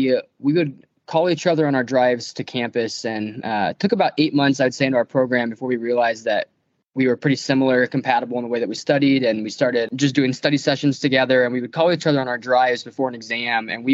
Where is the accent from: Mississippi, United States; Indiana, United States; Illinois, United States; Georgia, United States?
Illinois, United States; I've kind of been sitting in the spot I've been born and raised in Central Illinois.